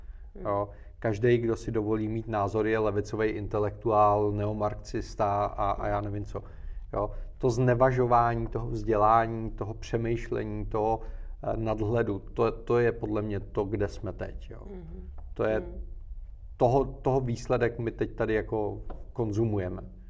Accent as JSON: {"language": "Czech", "region": "Bohemia", "country": "Czechia", "said": "Hele, kdykoliv vyjedu mimo Českou republiku, jak jsem hrdej Čech, vysvětluji, že jsem z Čech, pak vysvětluji, kde ty Čechy jsou."}